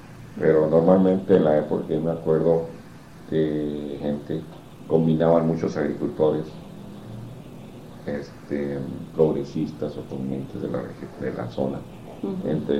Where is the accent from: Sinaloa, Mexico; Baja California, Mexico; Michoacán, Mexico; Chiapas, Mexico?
Baja California, Mexico; Mexicali; born there; mi padre fue pionero aquí en Mexicali, fue de los primeros médicos en Mexicali. Yo nací en la Avenida Madero.